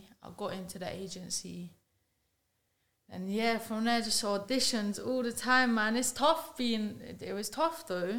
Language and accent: English; Kennington, London, United Kingdom; So I was born in Kennington, but then I moved to Waterloo, which is, like, quite central, so you just see everything.